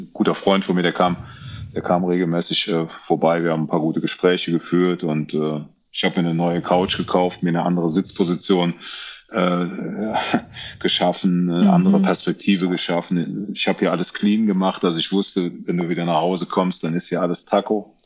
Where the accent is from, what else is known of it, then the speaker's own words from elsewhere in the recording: Andernach, Rhineland-Palatinate, Germany; ich komme aus Andernach, ich habe 30 Jahre Fußball gespielt in Andernach und bin da schon so ein bisschen bekannt wie ein bunter Hund.